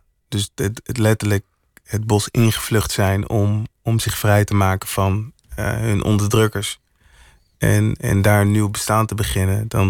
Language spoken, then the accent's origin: Dutch; Netherlands; Ik ben gewoon Nederlander natuurlijk, maar wel met Surinaamse roots.